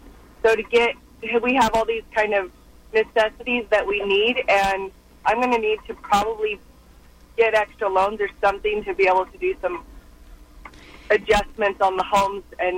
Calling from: Corona, California, United States; Good morning … from Corona.

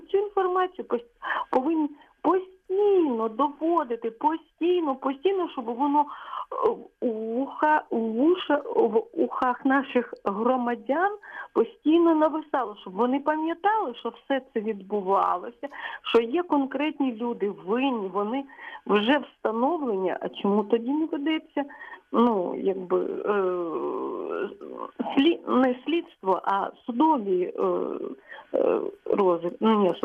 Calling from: Poltava, Poltava Oblast, Ukraine; я вам телефоную з Полтави.

